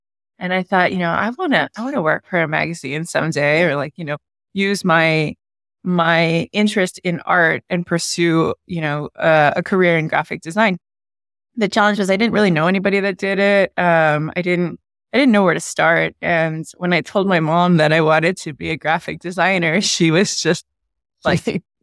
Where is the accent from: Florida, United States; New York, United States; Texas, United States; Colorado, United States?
Florida, United States; Miami; first language Spanish; English is a second language; I grew up in Miami, Florida, in the 70s and 80s at a time when it was very, very much all Cubans in Miami.